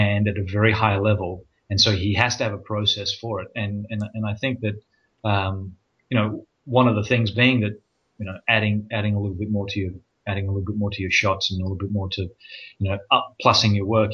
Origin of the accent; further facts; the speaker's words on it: Australia; being an Australian, you have to be multi-skilled.